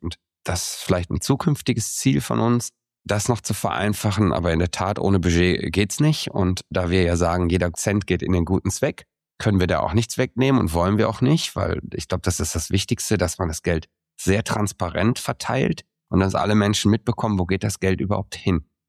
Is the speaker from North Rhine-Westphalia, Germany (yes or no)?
yes; Emmerich am Rhein, North Rhine-Westphalia, Germany; ich liebe unsere Stadt. Ich liebe meine Heimat und ich liebe die Landschaften drumherum. Ich glaube, wir Emmericher haben oft den Blick für andere Dinge, die woanders schöner sind